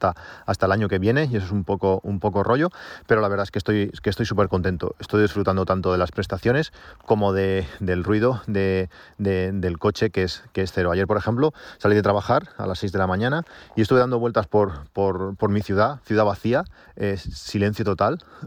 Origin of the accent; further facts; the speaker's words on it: Reus, Catalonia, Spain; ya que a mí me lo entregaron en Barcelona y yo soy de Reus, teníamos 100 y algo kilómetros hasta casa